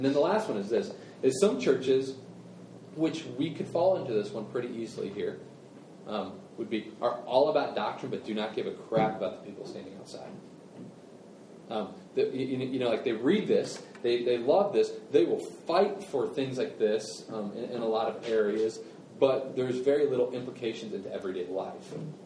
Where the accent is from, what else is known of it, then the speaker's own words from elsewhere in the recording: Cincinnati, Ohio, United States; I love my hometown. It was killing me if Cincinnati was in ruins.